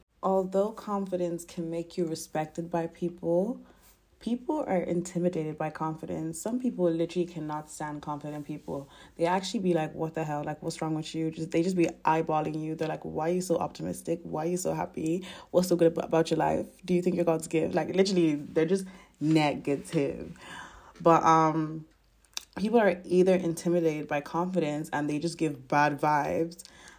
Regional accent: Ireland; But I am Irish and I'm always drawn to Irish people.

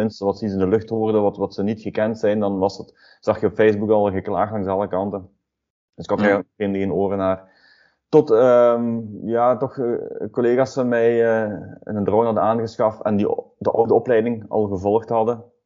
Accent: Bilzen, Flanders, Belgium; Ik kom uit Bilzen, Limburg. Dat zullen jullie allemaal wel horen.

